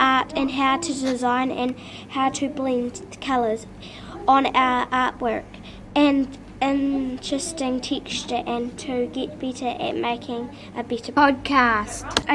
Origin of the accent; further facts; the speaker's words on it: Dunedin, Otago, New Zealand; we are from New Zealand, Pinehill School, Dunedin.